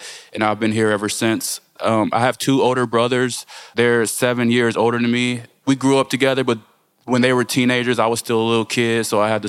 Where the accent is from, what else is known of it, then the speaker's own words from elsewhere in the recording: Gary, Indiana, United States; born there; I was born in Gary, Indiana, in March 1992. My family is all from Chicago except me.